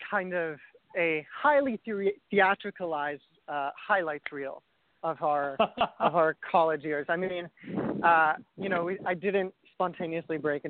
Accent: Israel; I grew up in Israel. My mom's American and my dad's Israeli. And I would spend my summers coming to New York to visit my family, my mom's side of the family.

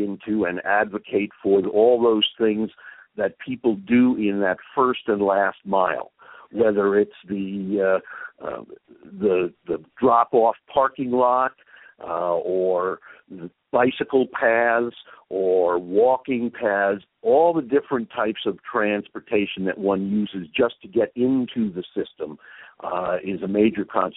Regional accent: New Jersey, United States; I, too, I'm from New Jersey, and I grew up with an integrated infrastructure of transit and transportation options.

